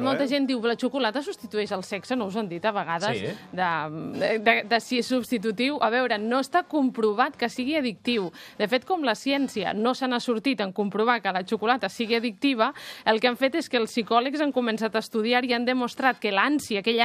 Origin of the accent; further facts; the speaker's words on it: Valencian Community, Spain; jo que sóc valenciana i ja ho sabeu